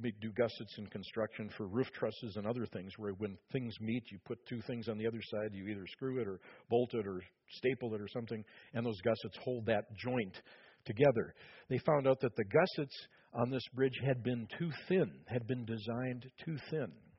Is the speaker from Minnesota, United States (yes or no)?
yes; Minnesota, United States; I grew up in the Twin Cities, and I traveled on that bridge many times.